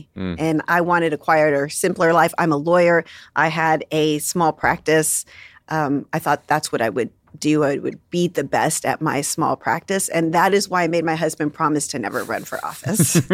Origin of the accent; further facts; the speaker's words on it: Brownsville, Texas, United States; I grew up on the border with Mexico. Mm-hmm. I grew up in the Rio Grande Valley in Brownsville, Texas. And I was raised on the promise of the American dream there.